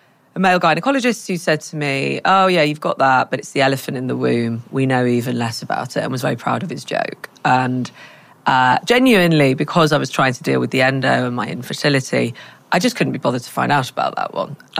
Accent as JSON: {"language": "English", "town": "Manchester", "region": "North West England", "country": "United Kingdom", "said": "which I come from Manchester"}